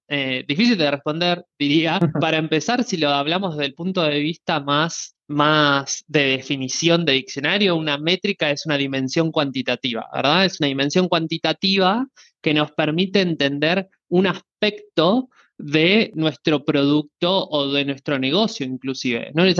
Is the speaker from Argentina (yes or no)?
yes; Buenos Aires, Argentina; soy uno de los founders de Product Minds. Soy argentino, de Buenos Aires, soy ingeniero en sistemas de información.